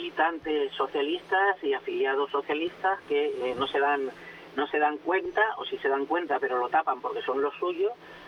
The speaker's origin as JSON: {"language": "Spanish", "country": "Spain", "said": "Pero es que se piensan que somos idiotas los españoles."}